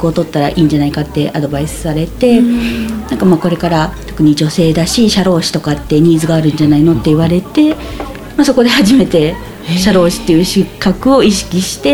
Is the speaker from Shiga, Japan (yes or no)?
no; Shimane, Japan; 私はずっと島根の出身で、はい、島根の高校大学を出て、